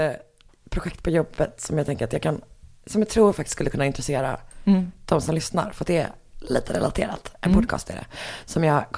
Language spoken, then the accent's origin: Swedish; Gothenburg, Västra Götaland County, Sweden; Att jag är från Göteborg.